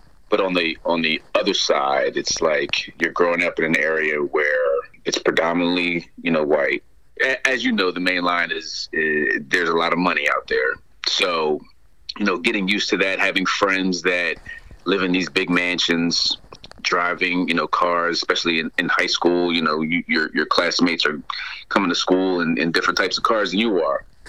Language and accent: English; Ardmore, Pennsylvania, United States; So growing up in Lower Merion, you had the luxuries of being in the suburbs, you know, all the amenities that are available to you through Lower Merion School District, through being in Ardmore and growing up near that area.